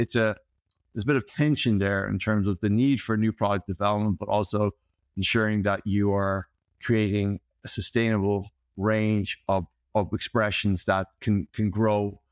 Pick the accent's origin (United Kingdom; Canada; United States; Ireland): Ireland; Well, when we were setting up, the vision was, we are Irish, but we play in premium whiskey, premium spirits